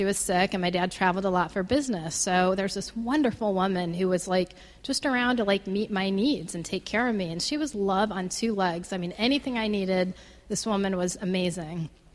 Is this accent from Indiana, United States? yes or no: yes; Fort Wayne, Indiana, United States; I'm from Fort Wayne, Indiana, the youngest of three.